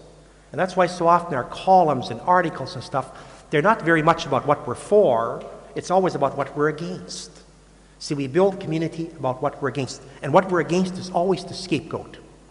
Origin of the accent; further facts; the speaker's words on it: United States; I come from America, United States. We always need an enemy.